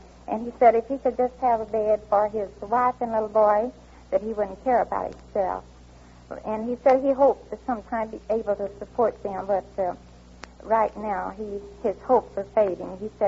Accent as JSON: {"language": "English", "town": "Bell", "region": "California", "country": "United States", "said": "Bell, California."}